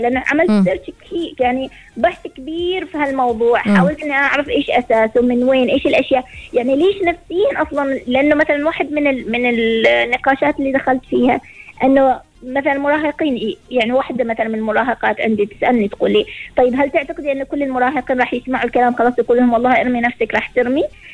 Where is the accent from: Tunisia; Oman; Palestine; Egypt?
Oman